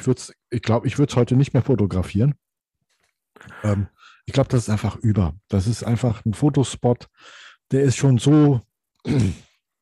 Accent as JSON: {"language": "German", "town": "Cologne", "region": "North Rhine-Westphalia", "country": "Germany", "said": "als Kölner, wenn man lange nicht in Köln war, wie ich, und dann guckt man auf dieses Foto, das weckt Heimatgefühle"}